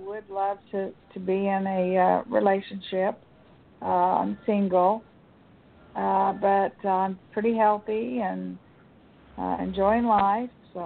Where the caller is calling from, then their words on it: Missouri, United States; Missouri.